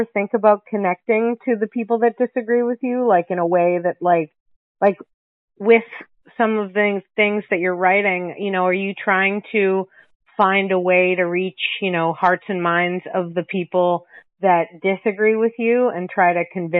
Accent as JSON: {"language": "English", "town": "Boston", "region": "Massachusetts", "country": "United States", "said": "Also, I'm realizing I'm from Boston."}